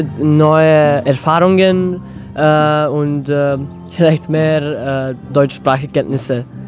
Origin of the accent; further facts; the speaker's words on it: Belgrade, Serbia; die Hauptstadt Belgrad. Empfehle ich, weil das ist meine Heimat und es ist eine schöne Stadt und auch die Donau fließt durch diese Stadt.